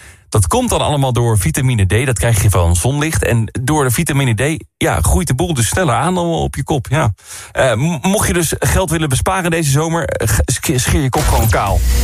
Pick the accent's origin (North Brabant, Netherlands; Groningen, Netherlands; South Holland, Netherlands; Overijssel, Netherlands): Groningen, Netherlands; now in Utrecht, Netherlands; Ik ben opgegroeid in Groningen. Ik ga nog steeds in Groningen naar de kapper. Ik woon in Utrecht.